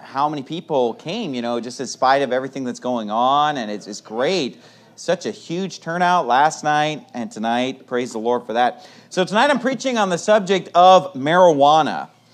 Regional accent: Sacramento, California, United States; I always enjoy preaching in Sacramento, California, my hometown.

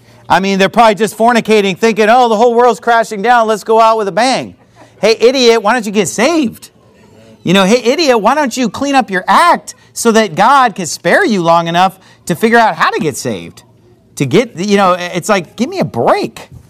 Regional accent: United States; Hey, I grew up in this wicked society. I grew up in America, and guess what?

